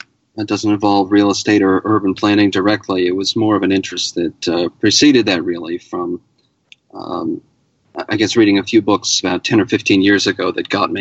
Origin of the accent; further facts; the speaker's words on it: New England, United States; also born or lived in New York State; I was born in New York State, but grew up in New England and have lived most of my life here.